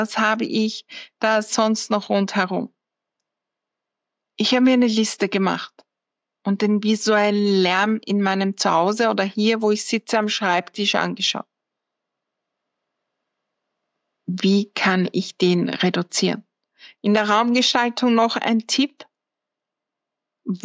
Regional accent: Lower Austria, Austria; Ich persönlich bin aufgewachsen in der Einflugschneise vom Flughafen Wien.

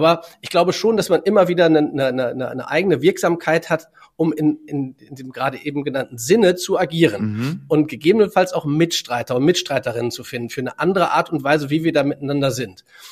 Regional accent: Germany; Ja, und ich kam da als Deutscher hin.

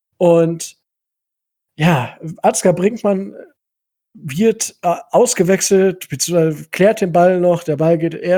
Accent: Kalkriese, Lower Saxony, Germany; ich komme ja aus Kalkriese, also für die Leute, die es kennen, bei Osnabrück

